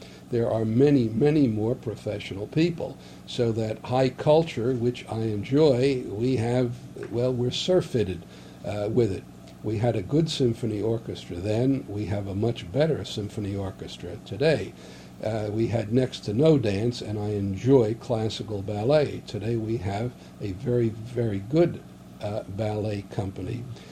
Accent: Long Island, New York, United States; something I had never experienced growing up on Long Island.

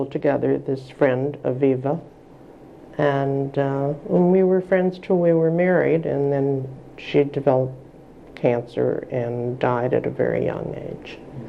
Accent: Chicago, Illinois, United States; I was born in 1927 in Chicago, Illinois. I lived with my parents until my mother died at the age of 7.

